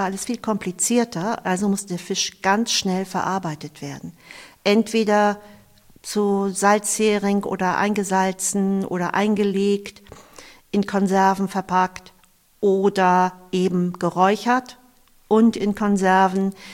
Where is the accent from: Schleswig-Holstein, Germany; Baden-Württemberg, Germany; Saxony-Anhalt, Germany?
Schleswig-Holstein, Germany; Eckernförde; Ich verbinde ganz viel mit den Orten in Eckernförde und ich bin am Wasser aufgewachsen.